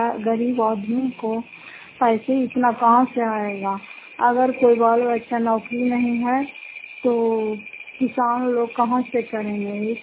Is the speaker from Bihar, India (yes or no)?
yes; Fatehpur, Bihar, India; घर फतेहपुर पंचायत मकरौसा जिला नालंदा खुराक पचरा ब्लॉक की निवासी हूँ